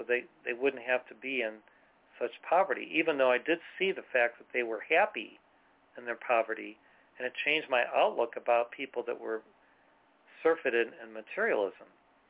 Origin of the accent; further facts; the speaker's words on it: Illinois, United States; because I grew up near Chicago in a fairly well-to-do, fairly rich suburb that was virtually all white people.